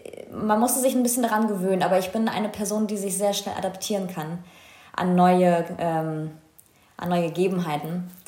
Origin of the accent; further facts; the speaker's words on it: Berlin, Germany; Ich bin ein absolutes Stadtkind. Ich bin in Berlin aufgewachsen, in Moabit, und wohne hier schon mein ganzes Leben